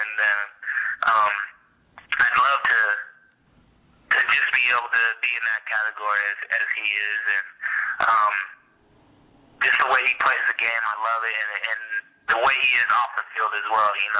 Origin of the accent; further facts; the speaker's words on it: Hawaii, United States; I'm Hawaiian, so I love my reggae.